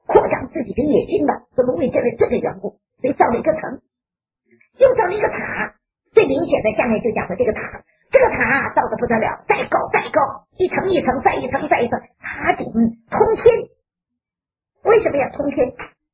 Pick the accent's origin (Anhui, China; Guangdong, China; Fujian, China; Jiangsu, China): Fujian, China; 你看他跟我都是福建人，谁也不懂谁的话。我是闽南的，他是福州的